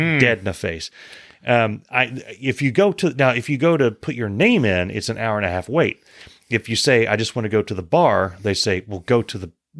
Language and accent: English; United States; Except he got scrambled eggs and I got mine over easy because I'm an American.